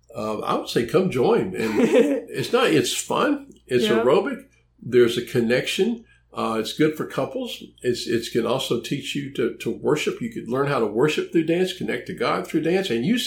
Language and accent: English; Memphis, Tennessee, United States; So I was raised around a lot of blues up in Memphis, Tennessee.